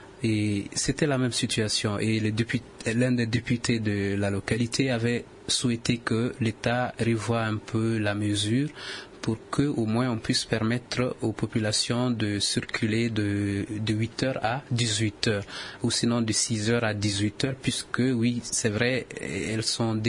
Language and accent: French; Mopti, Mali; je suis de Mopti